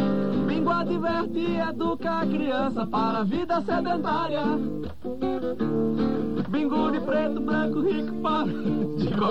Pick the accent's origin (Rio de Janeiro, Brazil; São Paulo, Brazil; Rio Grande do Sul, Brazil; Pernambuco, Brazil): Rio Grande do Sul, Brazil; Canoas; Eu gostaria de mandar um abraço para todo mundo de Canoas, minha cidade natal